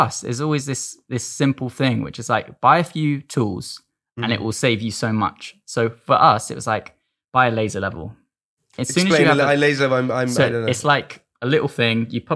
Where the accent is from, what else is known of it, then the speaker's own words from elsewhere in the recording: South West England, United Kingdom; I'm from Devon